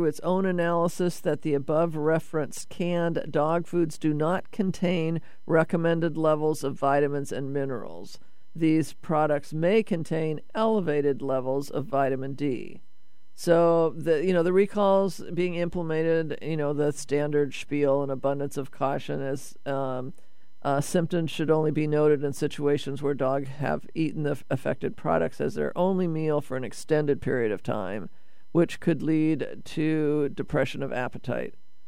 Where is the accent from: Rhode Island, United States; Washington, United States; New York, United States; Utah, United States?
Washington, United States; Seattle; as long as I have been here, in this body and growing up in Seattle